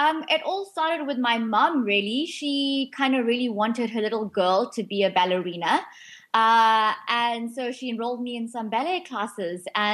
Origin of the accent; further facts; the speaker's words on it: Port Shepstone, KwaZulu-Natal, South Africa; used to volunteer at my local vet in Port Chepstone, my hometown.